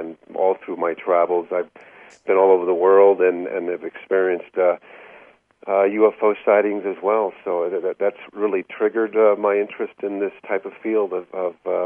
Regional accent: California, United States; also born or lived in New York; I was born in Hollywood, California. Was raised predominantly as a child.

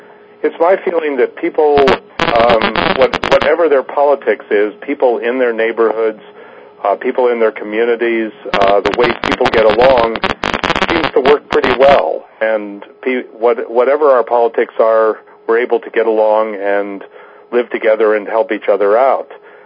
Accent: East Coast, United States; moved away as an adult; now in Arcata, United States; I grew up on the East Coast and migrated out here to the West Coast in the 60s of all times.

